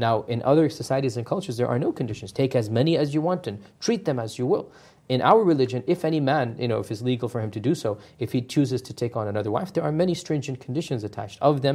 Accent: Connecticut, United States; I'm from Connecticut, and in Connecticut they've already passed the bill.

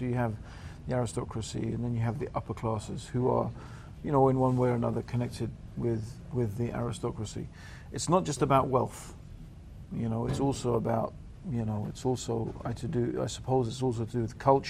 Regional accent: Tanzania; born there; I was born in Tanzania.

